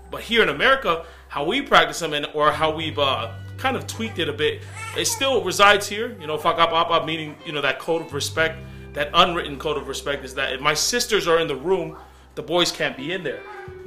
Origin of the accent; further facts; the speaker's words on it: Vava'u, Tonga; I come from Vava'u in Tonga, that my mom and dad are just a couple miles away from each other as far as in villages.